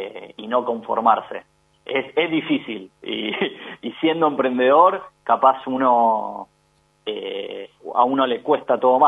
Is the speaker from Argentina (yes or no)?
yes; Argentina; algo que nos pasa mucho más por cómo somos los argentinos